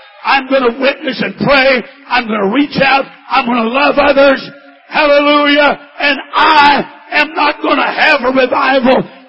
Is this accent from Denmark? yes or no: no; Missouri, United States; There was a man near my hometown in Missouri.